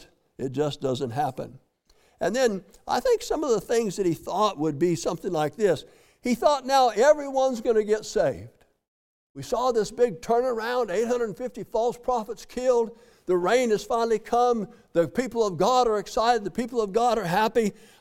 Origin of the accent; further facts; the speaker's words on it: Colorado, United States; I was raised in Colorado, and we have the beautiful mountains there